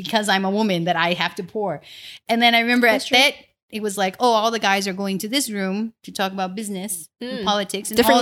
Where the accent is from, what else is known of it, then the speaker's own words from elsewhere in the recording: Chicago, Illinois, United States; So I grew up in Chicago, and my father, the way he raised me was, we are in the United States now, and we have to make a life for ourselve